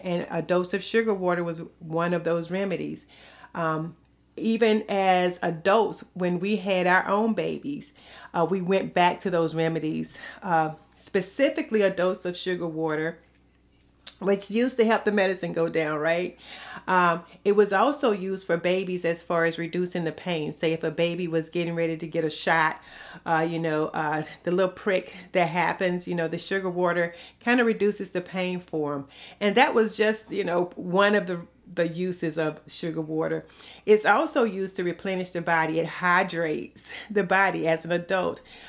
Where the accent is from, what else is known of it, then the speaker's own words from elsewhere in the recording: the South, United States; accent: southern drawl; And if you can't tell from my accent, there's a little bit of southern drawl in there a little bit.